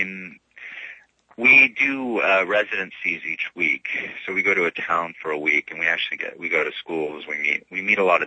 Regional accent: Los Angeles, California, United States; I'm from Los Angeles, so you sort of can't get away with it.

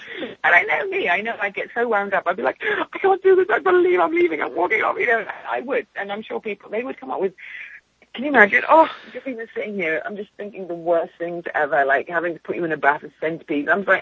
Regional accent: England, United Kingdom; And, of course, being ultra English, because I just thought it was funny

